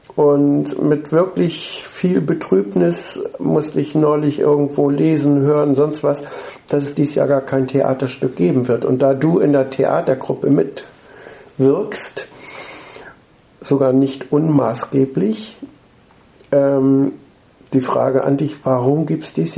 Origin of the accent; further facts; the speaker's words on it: Schleswig, Schleswig-Holstein, Germany; born there; Ich bin in Schleswig direkt an der Schlei geboren